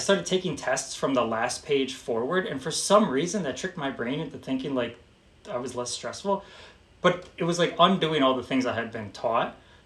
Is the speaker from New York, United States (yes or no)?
yes; Albany, New York, United States; So I grew up in Albany. I was exposed to a lot of different kids.